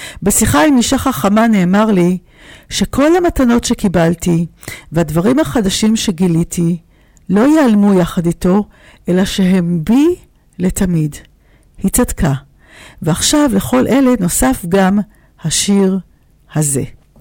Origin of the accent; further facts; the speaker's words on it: Tel Aviv, Tel Aviv District, Israel; Born and raised, כתל אביבית born and raised.